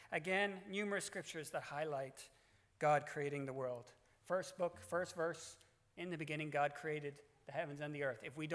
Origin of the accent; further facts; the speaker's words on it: Ireland; Being Irish, I had high hopes, but they were outclassed by the New Zealand team.